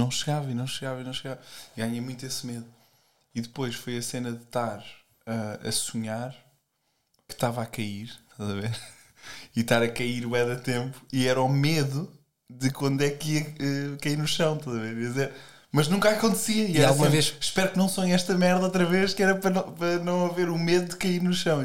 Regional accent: Coimbra, Centro, Portugal; Eu sou de Coimbra.

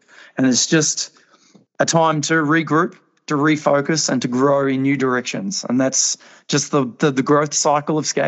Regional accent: Tasmania, Australia; as soon as they made that correlation that I was from Tasmania

